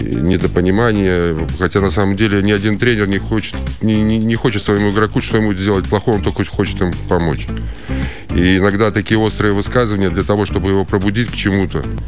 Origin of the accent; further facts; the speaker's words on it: Western Belarus, Belarus; Да, я же сам родом из Западной Белоруссии, и у нас все время было, отец смотрел польское телевидение и музыка, и просто этот язык уже пошел изнутри.